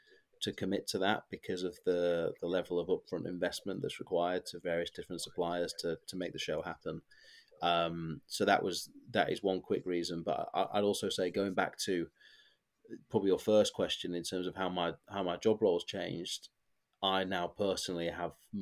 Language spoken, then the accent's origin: English; Blackpool, North West England, United Kingdom; Oh, you won't know this, but I'm from Blackpool.